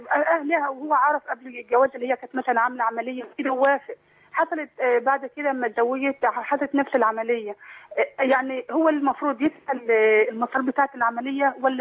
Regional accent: Saudi Arabia; أنا عمري دلوقتي 18 سنة تربيت في السعودية يعني من طفولتي

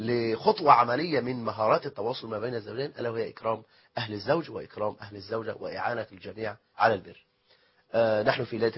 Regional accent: Egypt; بلدنا مصر

